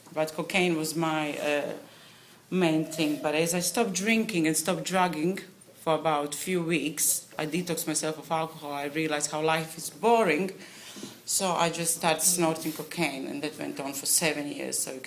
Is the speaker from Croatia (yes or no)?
yes; Croatia; I'm 37, and I'm from Croatia.